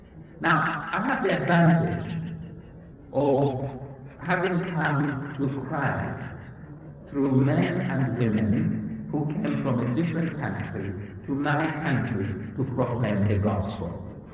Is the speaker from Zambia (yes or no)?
yes; Zambia; Now, I come from Africa. In case you don't know what Africa looks like, that's what it looks like. And I come from the country of Zambia.